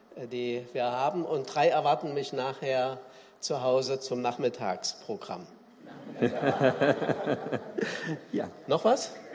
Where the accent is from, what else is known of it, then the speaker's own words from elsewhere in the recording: Thuringia, Germany; born there; now in Cologne, Germany; wohne in Köln. Ich bin gebürtiger Thüringer